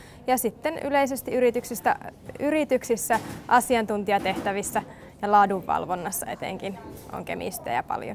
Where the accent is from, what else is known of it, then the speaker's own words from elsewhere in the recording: Jyväskylä, Central Finland, Finland; eli mä oon Jyväskylästä kotoisin ja olen kouluni käynyt tuossa Norssissa